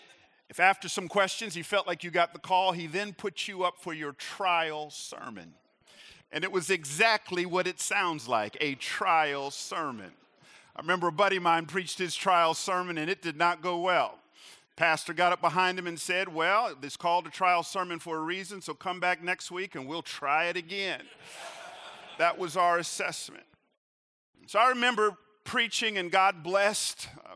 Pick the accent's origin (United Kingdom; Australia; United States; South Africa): United States; Atlanta, Georgia; I grew up right here in Atlanta. I grew up on the south side of Atlanta in a chocolate church, an all-black church.